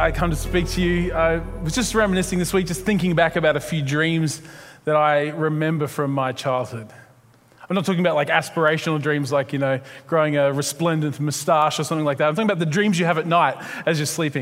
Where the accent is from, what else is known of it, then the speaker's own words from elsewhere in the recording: Moggill, Queensland, Australia; I grew up in Moggill out on some property in a little cottage in the side of a hill.